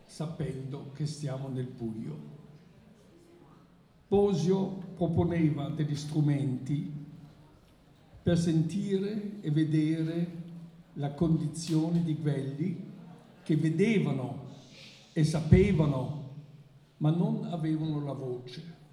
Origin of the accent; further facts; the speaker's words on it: Germany; Italian is a second language; Per me, come tedesco cosiddetto colto